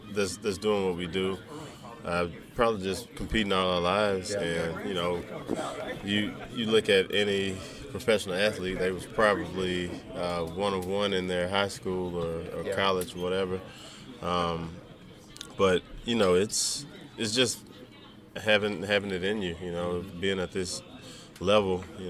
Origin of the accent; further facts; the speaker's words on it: Mississippi, United States; because I didn't have that growing up in Mississippi.